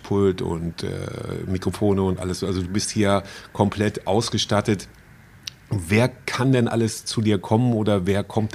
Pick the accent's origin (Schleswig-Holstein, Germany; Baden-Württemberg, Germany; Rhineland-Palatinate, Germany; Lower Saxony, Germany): Schleswig-Holstein, Germany; in Nordfriesland, meiner Heimat